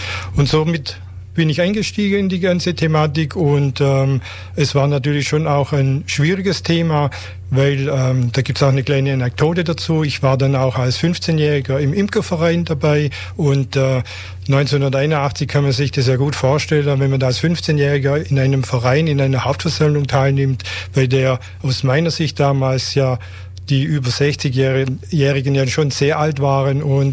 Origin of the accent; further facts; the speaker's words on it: Munderkingen, Baden-Württemberg, Germany; ich komme aus Munderkinge, bin dort lebe dort seit 54 Jahren